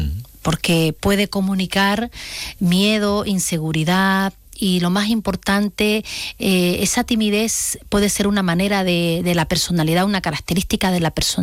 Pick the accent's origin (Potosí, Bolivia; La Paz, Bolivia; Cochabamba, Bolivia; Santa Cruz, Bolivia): Santa Cruz, Bolivia; Santa Cruz de la Sierra; now in Jerez, Spain; el 24 de septiembre, Leo, es el día de mi ciudad de origen, de Santa Cruz de la Sierra.